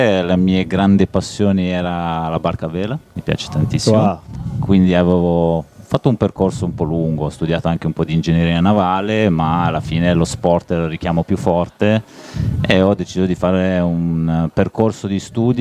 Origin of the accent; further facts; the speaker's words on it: Malta; now in Sassuolo, Italy; Io ripeto, sono cresciuto a Malta, che è un'isola piccolissima, e tutti si conoscono più o meno, quelli della tua età